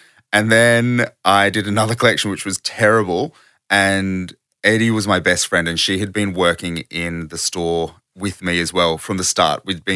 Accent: Australia; And so I'd classify myself as an Australian designer and retailer.

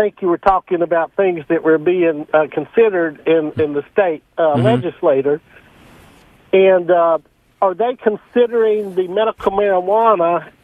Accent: North Carolina, United States; I grew up in Wilkes County, so there's a few still around.

